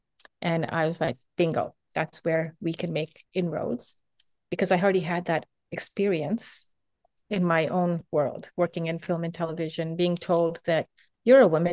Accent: Uganda; now in Canada; even though I'm from Uganda, like on the other side of the world

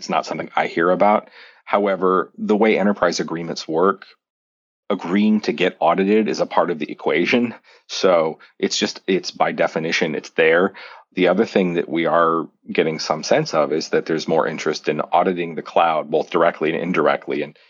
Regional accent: Montana, United States; I always use an analogy from when I was growing up in Montana that we used to have a garden in the backyard.

